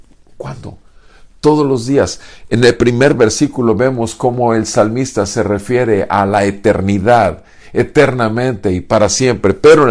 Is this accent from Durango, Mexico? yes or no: no; Tampico, Tamaulipas, Mexico; Nací en Tampico, soy ciudadano de Tampico